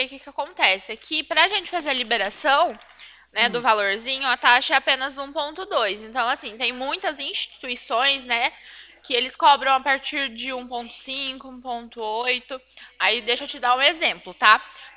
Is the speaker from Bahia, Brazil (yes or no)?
no; Cornélio Procópio, Paraná, Brazil; Eu sou de Cornélio Procópio.